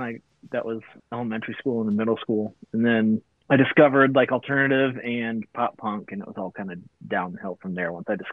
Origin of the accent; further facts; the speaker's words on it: Traverse City, Michigan, United States; also born or lived in Detroit, United States; I grew up in Michigan. Kind of like in the Metro Detroit area until middle school. And then I did middle school and high school in Traverse City. Yeah, that's where I grew up.